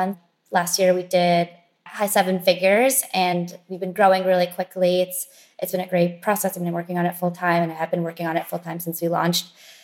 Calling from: New York City, New York, United States; I'm calling in from New York City.

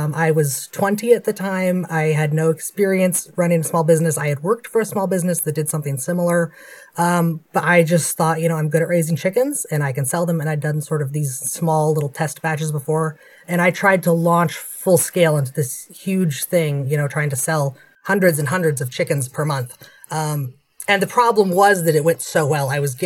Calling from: Shingle Springs, California, United States; I'm calling from Shingle Springs, California.

